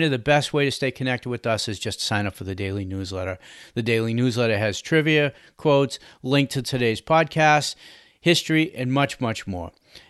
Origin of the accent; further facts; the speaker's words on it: Boston, Massachusetts, United States; accent: Boston; I'm from Boston. I make no qualms about it. And sometimes my accent will throw off the pronunciations of names